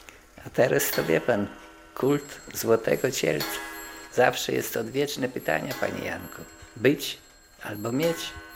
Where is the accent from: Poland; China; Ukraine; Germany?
Poland; Białystok, Podlaskie Voivodeship; Moje rodzinne miasto, a zły to ptak, który własne gniazdo kala. No przede wszystkim już to nie ten Białystok, inna atmosfera, inny wygląd.